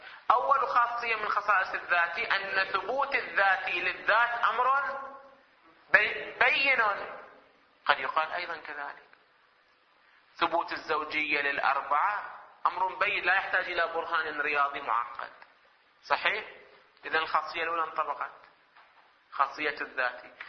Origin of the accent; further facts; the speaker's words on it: Hejaz, Saudi Arabia; نذكر الأسماء اللي عندنا في الحجاز